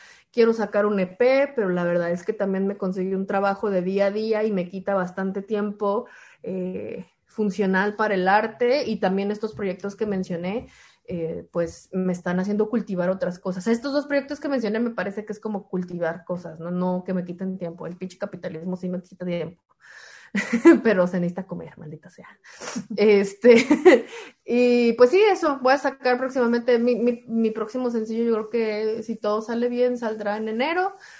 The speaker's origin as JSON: {"language": "Spanish", "region": "Puebla", "country": "Mexico", "moved": "yes", "lives_now": "New York, United States", "said": "yo vengo de Puebla a Nueva York, como que no he pasado por otros lugares de Estados Unidos"}